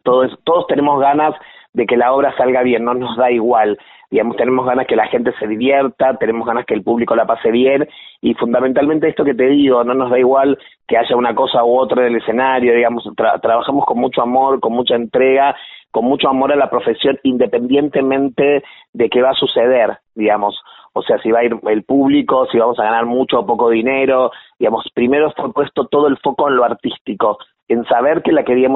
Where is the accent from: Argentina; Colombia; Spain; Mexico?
Argentina; Santo Tomé, Santa Fe; yo soy santafesino de Santo Tomé, que es un lugar un poquito más chico incluso, que queda ahí pegadito a Santa Fe.